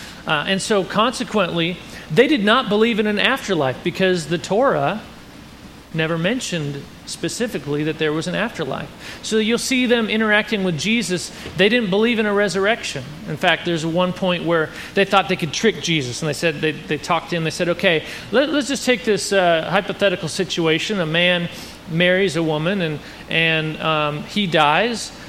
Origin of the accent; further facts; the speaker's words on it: Minnesota, United States; I said we grew up in Minnesota, so we had lots of cold and snow.